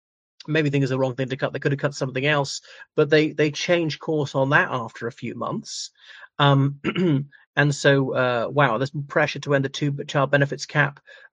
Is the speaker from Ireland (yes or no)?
yes; Ireland; from Ireland.